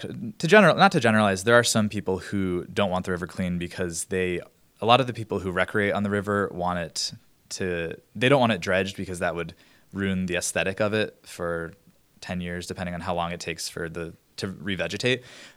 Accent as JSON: {"language": "English", "town": "Pittsfield", "region": "Massachusetts", "country": "United States", "tie": "born or raised there", "said": "I'm from Pittsfield in Lenox. I grew up a half mile from the river, and when I was growing up, I would play in the river, canoe, kayak, sometimes swim in it"}